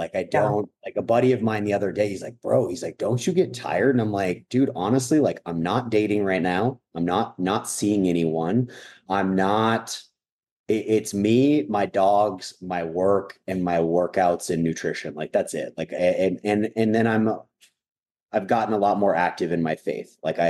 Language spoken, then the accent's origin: English; Minnesota, United States; I love a good country concert. I'm from Minnesota.